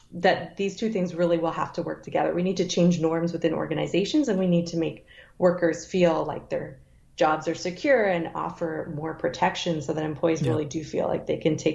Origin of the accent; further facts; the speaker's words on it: Canada; now in United States; I'm Canadian